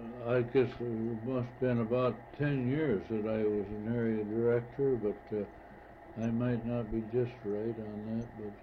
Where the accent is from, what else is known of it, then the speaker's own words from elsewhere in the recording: Ogilvy, Maine, United States; at that time we had a very active grange at Ogilvy, my hometown, and I discussed it with the grange